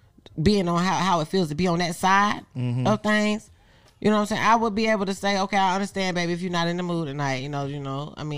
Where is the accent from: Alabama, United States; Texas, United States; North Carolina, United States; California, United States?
North Carolina, United States; That don't mean nothing. Just because we both from Anson County, I mean, I need to know who your people is.